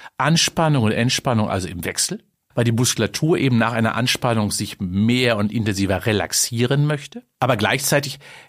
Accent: Cologne, North Rhine-Westphalia, Germany; Und das ist die allerwichtigste Weisheit, die ich immer wieder auch als Kölner verfolge.

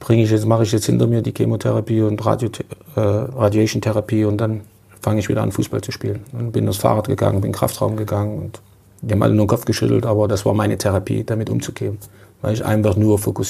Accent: East Germany, Germany; Bin aufgewachsen in einem kleinen Dorf.

